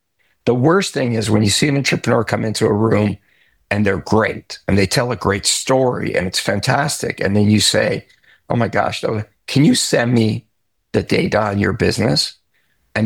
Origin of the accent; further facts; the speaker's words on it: Canada; I'm Canadian. I brought my business to America.